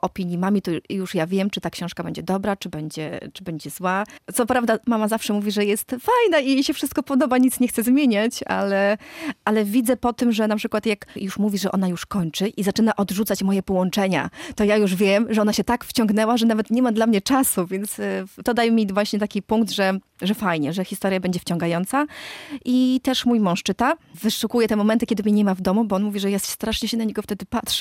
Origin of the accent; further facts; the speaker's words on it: Podlaskie Voivodeship, Poland; accent: Podlaskie; Poza tym w moim domu zawsze ten akcent podlaski jest. Ja walczyłam z moim akcentem podlaskim